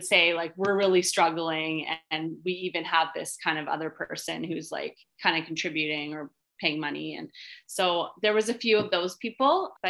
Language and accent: English; British Columbia, Canada; I'm Canadian, there's not a lot of Canadian clinics. So that was definitely appealing to me. So he was out of Toronto. I'm just outside of Vancouver.